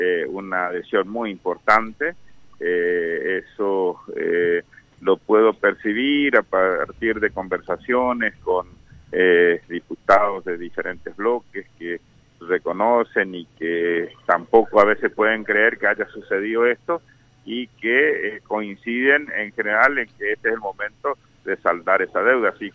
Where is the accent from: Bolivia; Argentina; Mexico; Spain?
Argentina; somos argentinos, somos soldados